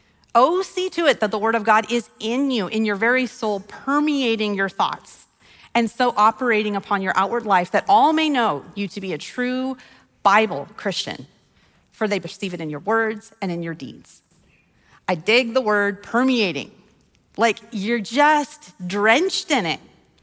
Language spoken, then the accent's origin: English; Wyoming, United States; also born or lived in Colorado; I'm from Wyoming, and then I moved to Colorado. But we don't have orange trees.